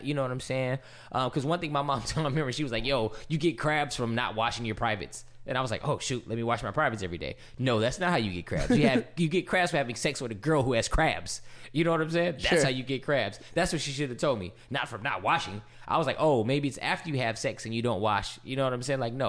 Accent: California, United States; You know, I'm from California.

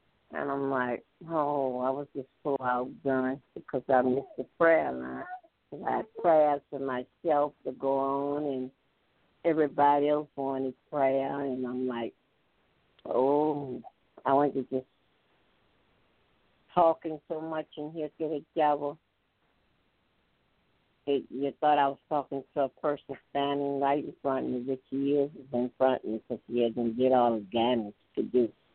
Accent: Houma, Louisiana, United States; from Houma, Louisiana, and I thank God.

